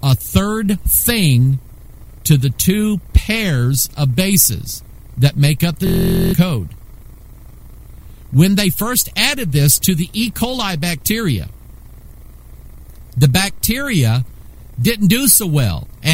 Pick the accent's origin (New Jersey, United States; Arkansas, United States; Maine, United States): Arkansas, United States; born there; now in Missouri, United States; I am an American. I was born in Arkansas. That's my nativity, but I love the state of Missouri.